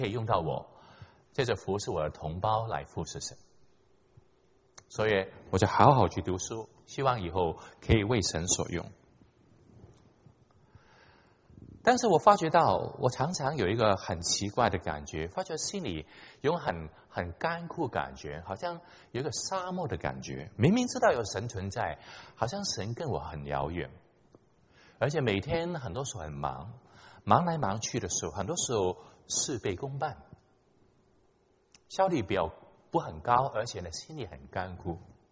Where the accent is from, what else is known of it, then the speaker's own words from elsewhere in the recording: Hong Kong; 我是在香港出生长大的，我在中学的时候信了主